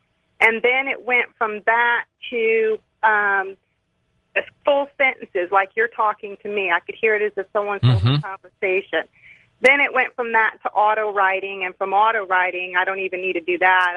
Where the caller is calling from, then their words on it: Dallas, Texas, United States; I'm calling from Dallas, Texas.